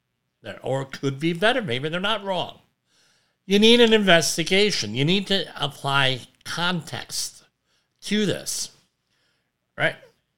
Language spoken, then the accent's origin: English; New Jersey, United States; Growing up in Central Jersey, that happens.